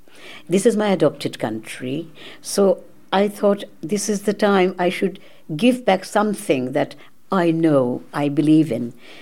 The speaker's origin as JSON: {"language": "English", "town": "Kolkata", "region": "West Bengal", "country": "India", "lives_now": "Isle of Man", "said": "And I come from Calcutta, actually, India. And I came here to the island, actually."}